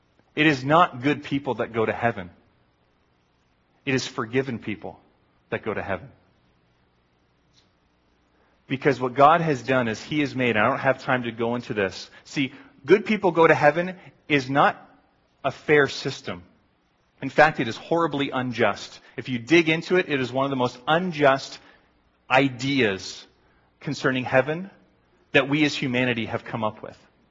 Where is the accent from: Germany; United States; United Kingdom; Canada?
Canada; But I'm a Christian. I'm a follower of Christ before I'm Canadian.